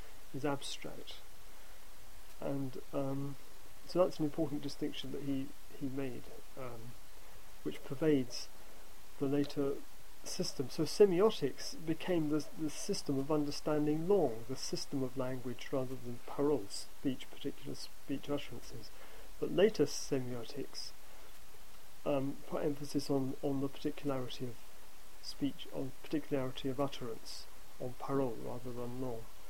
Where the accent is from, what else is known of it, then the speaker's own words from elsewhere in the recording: France; accent: French; if you excuse my French accent.